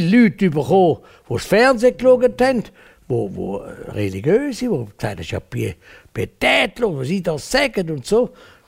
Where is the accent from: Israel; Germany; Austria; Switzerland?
Switzerland; Ich bin immer zurückhaltend. Wir sind Schweizer Politiker.